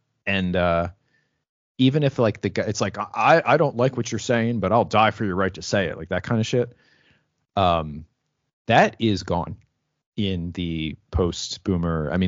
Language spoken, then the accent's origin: English; New Jersey, United States; I was at like a family Christmas party, and you know, I'm from New Jersey.